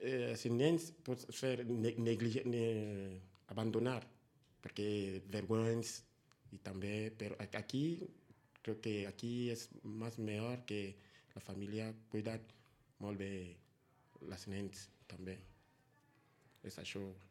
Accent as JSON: {"language": "Catalan", "country": "Cameroon", "second_language": "Catalan", "lives_now": "Spain", "said": "I com soc de Camerún"}